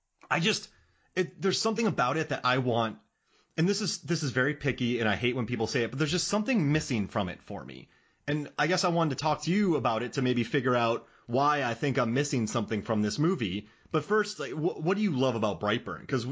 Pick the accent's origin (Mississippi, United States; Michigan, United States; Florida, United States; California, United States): Florida, United States; Yeah, I was a Tampa Bay Rays fan I grew up in Florida.